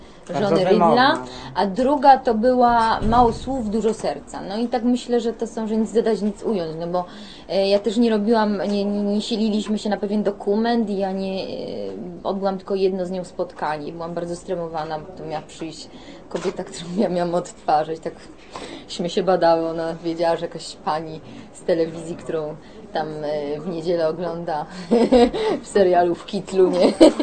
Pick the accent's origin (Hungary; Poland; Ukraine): Poland; Silesian Voivodeship; jestem Ślązaczką